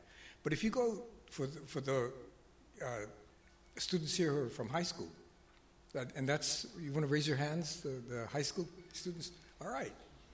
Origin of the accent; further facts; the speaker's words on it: Hawaii, United States; So I'm from Hawaii, so this is very personal to me. But so if you follow politics in my state, the 50th state in the Union